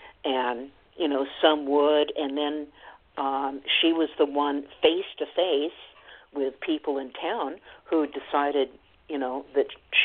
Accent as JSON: {"language": "English", "region": "Oregon", "country": "United States", "tie": "born or raised there", "said": "as a young person growing up in Oregon, I remember being taken on a field trip to see how these migrant workers lived"}